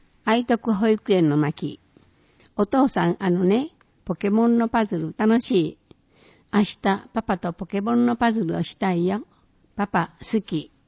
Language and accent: Japanese; Ireland; しかし私はアイルランドで育ったので、私たちのクリスマスの習慣についてもお話ししたいと思います。